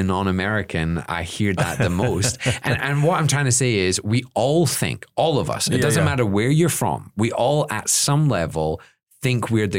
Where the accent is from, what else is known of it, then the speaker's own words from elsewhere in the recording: United Kingdom; And I'm British.